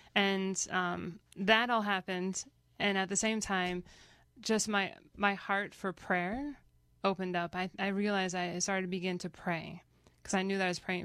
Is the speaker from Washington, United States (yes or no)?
no; Pennsylvania, United States; Well, that's Saturday, but I am from Pennsylvania, so Punxsutawney Phil.